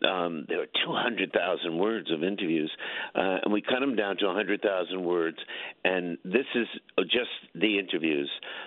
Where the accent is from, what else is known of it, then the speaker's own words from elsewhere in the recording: Coney Island, New York, United States; But that's good. I grew up in Coney Island.